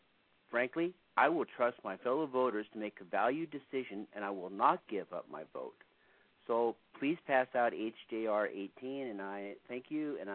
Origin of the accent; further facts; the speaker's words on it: Palmer, United States; I'm from Palmer, and I'm speaking for myself.